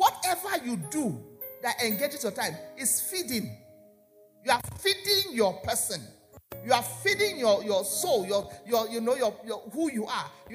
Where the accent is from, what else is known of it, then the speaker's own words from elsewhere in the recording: Bayelsa, Nigeria; I come from the Ijaw tribe, from the state called Bayelsa. When you look at the map of Nigeria, we are down there at the base where all the water gather.